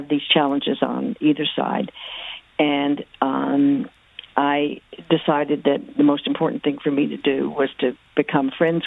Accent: Kentucky, United States; moved away as an adult; also born or lived in Connecticut / New York; I'm 71 years old, and I have lived, I grew up in Kentucky on a farm in western Kentucky, and moved to Connecticut and then New York after college

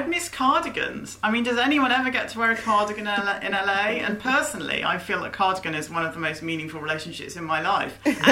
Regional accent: United Kingdom; But I guess it's called being British, isn't it? It's what we do.

